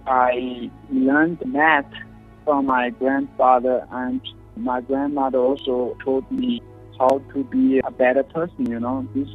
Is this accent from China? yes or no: yes; Lhasa, Tibet, China; I am from Lhasa.